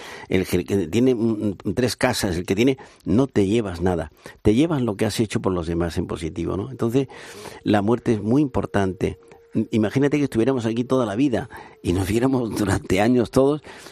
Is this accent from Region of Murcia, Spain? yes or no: no; Andalusia, Spain; now in Madrid, Spain; yo soy andaluz, aunque llevo en Madrid tres cuartos de vida